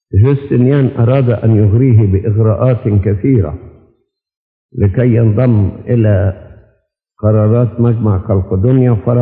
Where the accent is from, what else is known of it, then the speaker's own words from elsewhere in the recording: Egypt; المهم أنه هو أقام 20 سنة عندنا في مصر